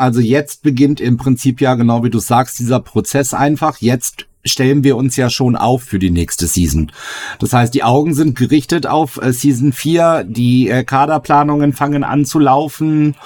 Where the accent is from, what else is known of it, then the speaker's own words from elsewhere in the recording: Northern Germany, Germany; Und da merkt man, ich komme aus dem Norden halt irgendwie, ne?